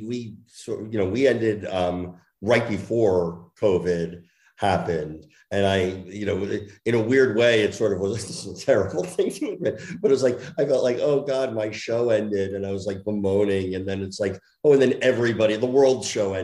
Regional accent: New Jersey, United States; I grew up in Jersey

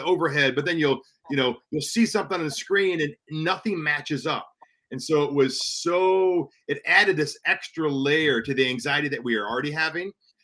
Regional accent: Houston, Texas, United States; But, you know, I'm from Houston, so it wasn't really that big of a deal.

